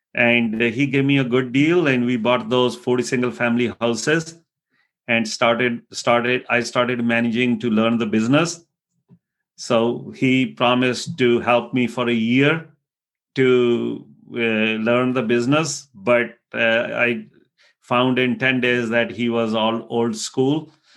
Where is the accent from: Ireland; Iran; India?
India; moved away as an adult; now in United States; I came here from India back in 2000